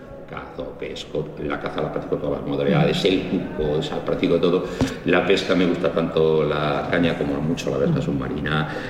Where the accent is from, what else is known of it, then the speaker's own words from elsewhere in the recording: La Carolina, Andalusia, Spain; also born or lived in Madrid; Sois de pueblo como yo. Yo, aunque nací en Madrid, pero me he criado en un pueblo de Andalucía, que era el pueblo de mi padre, en la Carolina.